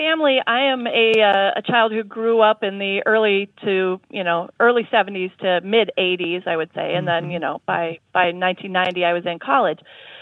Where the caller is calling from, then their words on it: Madison, Wisconsin, United States; I'm calling from Madison, Wisconsin.